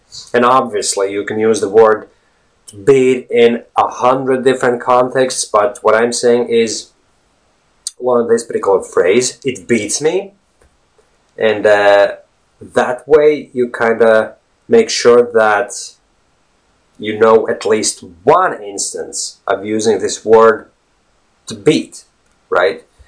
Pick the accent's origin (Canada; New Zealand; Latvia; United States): Latvia; first language Latvian; English is a second language; And he wants me to speak a little bit in my native language, which is Latvian, right?